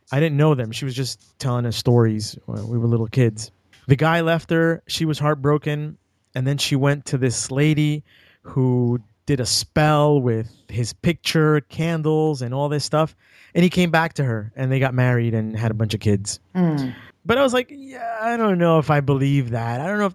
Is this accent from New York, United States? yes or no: yes; Brooklyn, New York, United States; I'm originally from Brooklyn, and where I grew up, we had, and I want to say she was an older Polish lady.